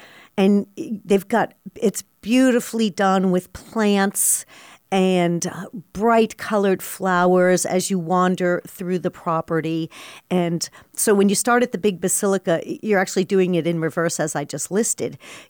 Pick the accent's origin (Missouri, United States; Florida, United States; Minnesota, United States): Florida, United States; Miami; And as you know, I grew up in Miami, where there's a large Latin American population.